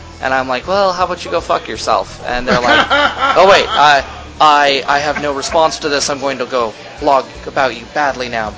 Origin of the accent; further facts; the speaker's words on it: Midwest, United States; but then again, I'm from the Midwest